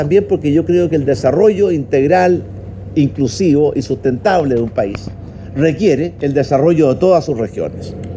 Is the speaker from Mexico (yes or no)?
no; Chile; la capacidad que tenemos los chilenos